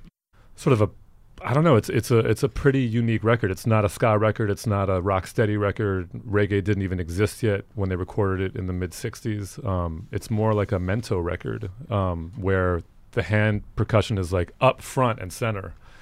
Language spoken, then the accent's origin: English; New York City, New York, United States; I'm a New Yorker. I you know.